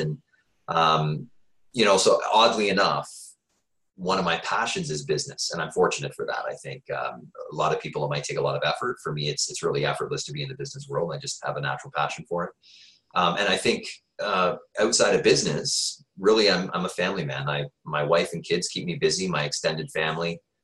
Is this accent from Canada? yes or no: yes; Peterborough, Ontario, Canada; When I was growing up, I grew up in low-income housing. I grew up in Ontario Housing in Peterborough.